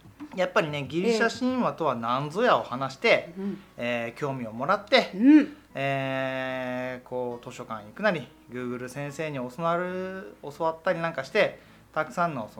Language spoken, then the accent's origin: Japanese; Hokkaido, Japan; born there; now in Osaka, Japan; 北海道生まれ、大阪歴12年